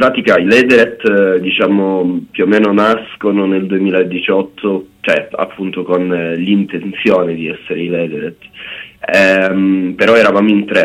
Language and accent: Italian; Catanzaro, Calabria, Italy; Io sono di Catanzaro.